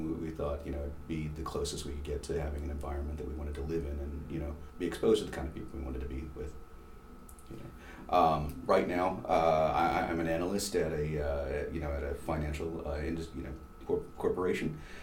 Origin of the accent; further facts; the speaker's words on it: San Antonio, Texas, United States; I grew up in San Antonio, and I remember, as far as environment goes, the first time I remember noticing that there was something different about this was the first time I took a shower when I got here.